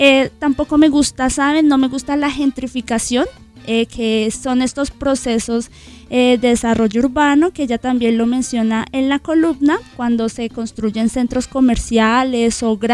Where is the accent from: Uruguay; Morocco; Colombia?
Colombia; Bogotá; Llevo viviendo toda mi vida acá en Bogotá y son muchísimas cosas las que me gustan.